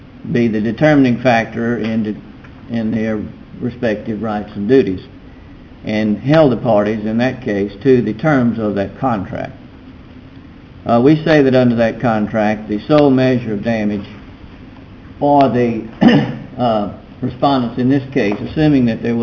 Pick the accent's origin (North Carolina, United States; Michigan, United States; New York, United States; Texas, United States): Texas, United States; Beaumont; I'm from Beaumont.